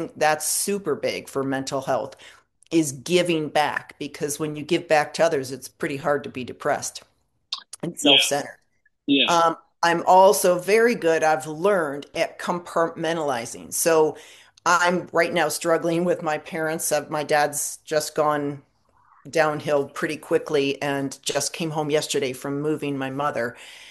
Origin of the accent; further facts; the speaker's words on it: Buffalo, New York, United States; Well, I grew up in Buffalo, so I was happy growing up.